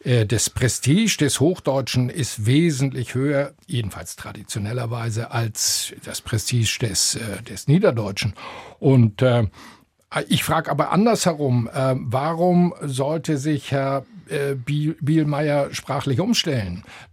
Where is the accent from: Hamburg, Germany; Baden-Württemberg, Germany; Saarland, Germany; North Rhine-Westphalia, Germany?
Hamburg, Germany; die es nach dem letzten Krieg nach Hamburg verschlagen hat. Und da bin ich auf der Elbinsel Finkenwerder aufgewachsen, bin dort zur Schule gegangen und habe dann angefangen, in Hamburg zu studieren